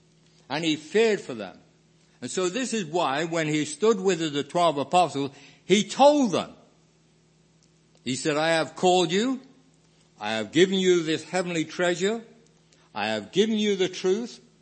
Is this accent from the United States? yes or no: no; England, United Kingdom; And as a boy growing up in England